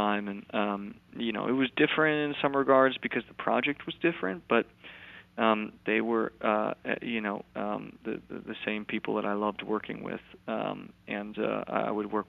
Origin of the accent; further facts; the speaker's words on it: New York, United States; I'm from New York, that's where I live, and I started in theater